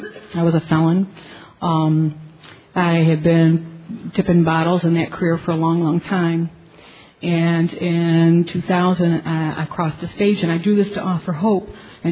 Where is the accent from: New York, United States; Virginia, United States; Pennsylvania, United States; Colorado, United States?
New York, United States; Rochester; And I'm from Rochester, New York, Northern New York region.